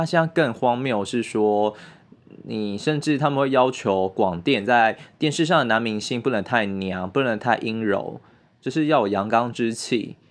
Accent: Taiwan

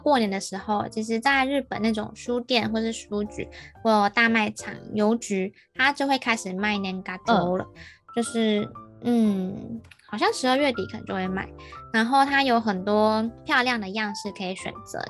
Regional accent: Taiwan; 因为我是台湾人嘛

